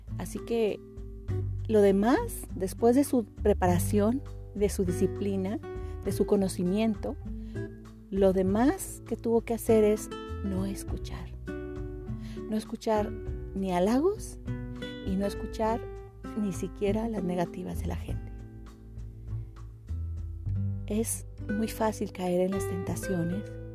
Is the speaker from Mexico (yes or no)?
yes; Mexico; Yo en un episodio anterior les comentaba que nosotros en mi país, en México, tenemos una frase